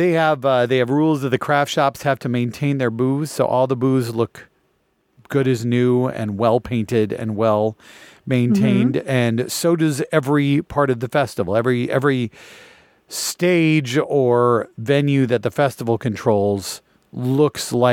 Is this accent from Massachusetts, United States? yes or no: no; Minnesota, United States; And we'd say, oh yeah, we're from Minnesota.